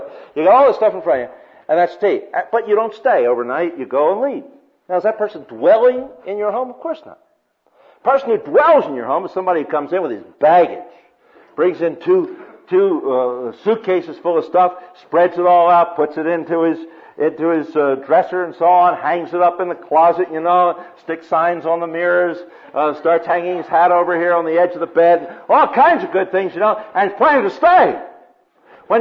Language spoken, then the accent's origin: English; United States; Tea in Australia is kind of a weird thing when you first go over there as an American.